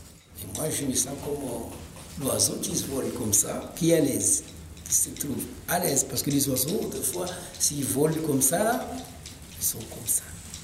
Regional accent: Mayotte; je viens de Mayotte.

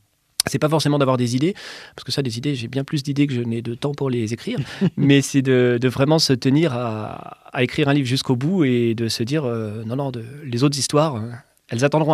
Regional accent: Chalon-sur-Saône, Bourgogne-Franche-Comté, France; j'ai grandi à Chalon-sur-Saône, hein, c'est là où j'ai fait ma plus grosse scolarité.

